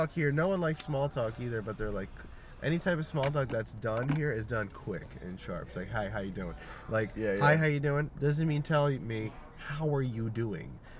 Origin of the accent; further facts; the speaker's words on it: Brigantine, New Jersey, United States; also born or lived in Egg Harbor; I grew up outside Atlantic City in a town called I'm originally from Brigantine, which is next to Atlantic City, but then I moved to a town called Egg Harbor.